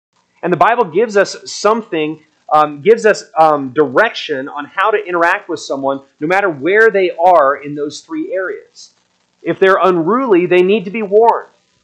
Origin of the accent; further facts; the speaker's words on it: Craig, Colorado, United States; I grew up in Craig, Colorado, and I knew people who said that they can worship God better on a mountain by themselves than in a building full of hypocrites.